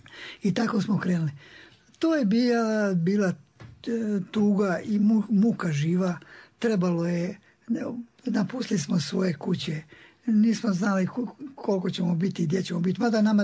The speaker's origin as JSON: {"language": "Serbian", "town": "Gornji Podravci", "region": "Republika Srpska", "country": "Bosnia & Herzegovina", "tie": "born there", "said": "Ja sam rođen u Gornjim Podravcima. To je jedno selo ispod Kozare. Od Gradiške idući prema Mrakovici, odnosno prema Kozari. 1935. godine."}